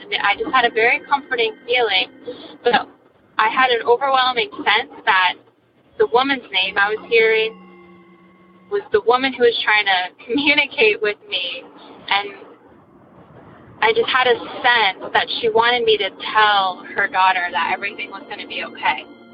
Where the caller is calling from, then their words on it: New Hampshire, United States; I'm calling from New Hampshire.